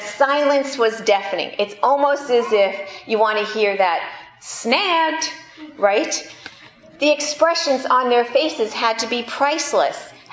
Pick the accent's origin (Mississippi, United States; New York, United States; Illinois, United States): New York, United States; When I was a kid growing up in New York